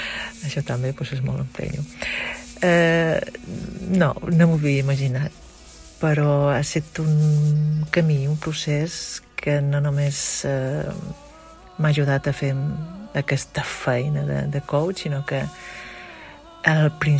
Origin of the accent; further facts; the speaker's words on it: Ibiza, Balearic Islands, Spain; now in Switzerland; quan me pregunten d'on ets o d'on vens, jo dic, pues, d'Eivissa